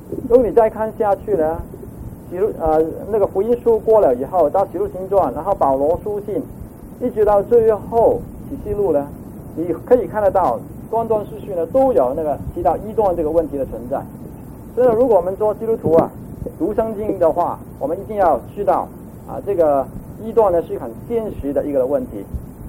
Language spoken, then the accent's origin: Chinese; Hong Kong; Chinese is a second language; 因为我觉得我从香港来，你们听我的国语是很辛苦， 有人说最怕呢就是听广东人讲国语讲官话